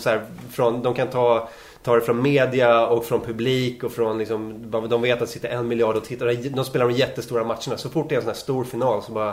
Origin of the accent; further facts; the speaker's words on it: Ösmo, Stockholm County, Sweden; jag växte upp i Nynäshamn. Eller Ösmo faktiskt, utanför Nynäs.